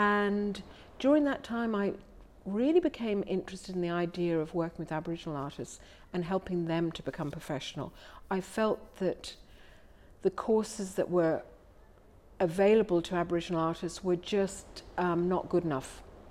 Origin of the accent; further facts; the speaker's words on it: Ireland; moved away as an adult; I'm Irish. I was an Irish artist.